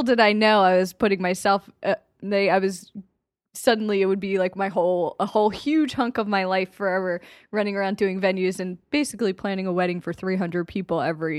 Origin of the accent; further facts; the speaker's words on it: Philadelphia, Pennsylvania, United States; Come true. My hometown, my favorite place. I'm doing my event there.